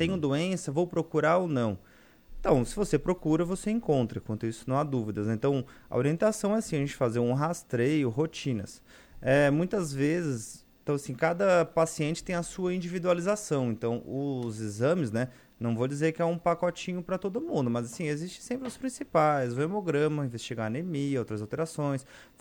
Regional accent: Araranguá, Santa Catarina, Brazil; also born or lived in Criciúma; Eu sou de Criciúma, mas a vida inteira morei em Araranguá. Uhum. Minha vida foi feita em Araranguá, estudei em Araranguá

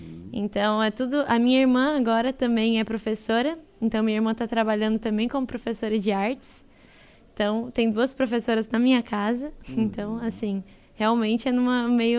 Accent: Urussanga, Santa Catarina, Brazil; Sou natural de Uruçanga, nasci aqui no nosso hospital. Morei aqui por muito tempo, até que eu fiquei um tempo fora, mas acabei voltando para cá também.

